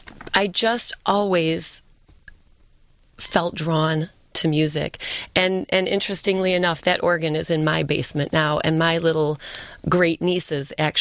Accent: Livonia, Michigan, United States; I grew up in Livonia, Michigan. I grew up in a small house with three other siblings and my mom and dad.

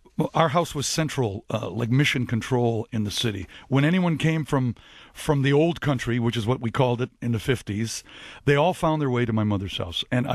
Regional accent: Windsor, Ontario, Canada; We grew up in Windsor, Ontario.

